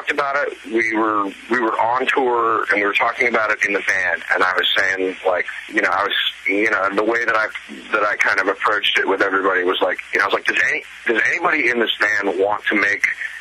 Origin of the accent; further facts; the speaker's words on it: Midwest, United States; Growing up in the Midwest, you cannot possibly not see megachurches everywhere you go